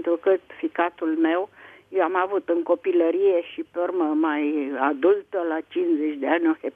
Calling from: Bucharest, Romania; Sunt din București.

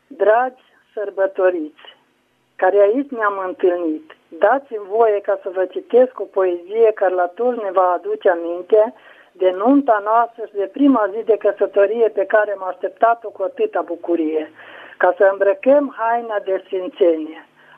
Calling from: Hunedoara, Hunedoara County, Romania; sunt din nou din Hunedoara.

